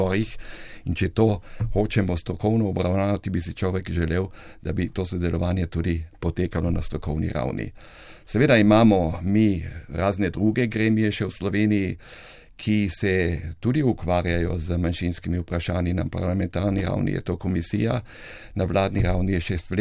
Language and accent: Slovenian; Austria; če smo resni faktor, resni kulturni faktor kot manjšinci, kot Slovenci v Avstriji